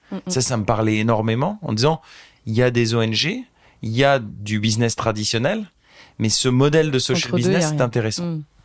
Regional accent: Hauts-de-France, France; moved away as an adult; also born or lived in Argentina; je viens du nord de la France, de ouais. Picardie, et ma maman, mon papa est français, ma mère est égyptienne, sa famille est italienne libanaise.

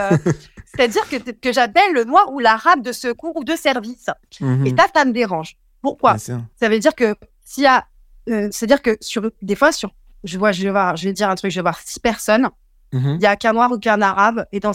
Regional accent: France; born there; Donc moi, je suis multiethnique ou multiraciale. Ça veut dire quoi? C'est-à-dire que j'ai une mère marocaine, un père hongrois, que je suis née en France.

